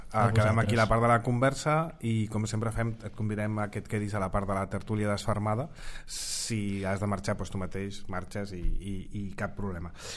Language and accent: Catalan; Barcelona, Catalonia, Spain; No, jo sóc de Sant Andreu, també. Però com sóc nascut a la Sagrada Família...